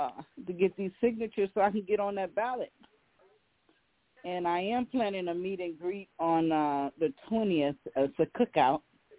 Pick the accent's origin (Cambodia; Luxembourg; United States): United States; Ohio; now in Richmond, United States; I live in Richmond. I've been here 4 years, but I grew up on Superior, and I hung out a lot in the Kinsman Harvard area.